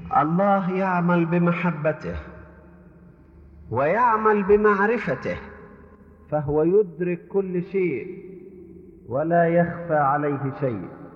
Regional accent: Egypt; فهو قد خص بلادنا مصر بأشياء تفوق بها العديد من البلاد

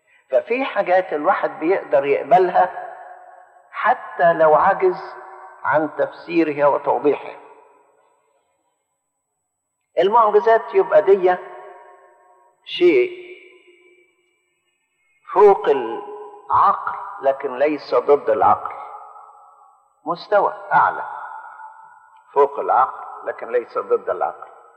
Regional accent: Egypt; يعني إحنا عندنا في مصر 60 مليون،

